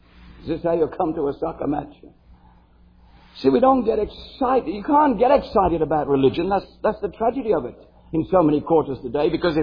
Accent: Birmingham, West Midlands, United Kingdom; I come from Birmingham, England, and we have two soccer teams in Birmingham, or football teams as we call them.

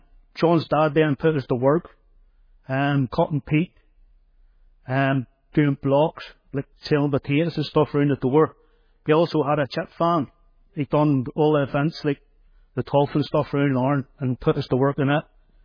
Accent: Larne, Northern Ireland, United Kingdom; born there; I was born in 1973 in the Boyle Hospital in Lorne.

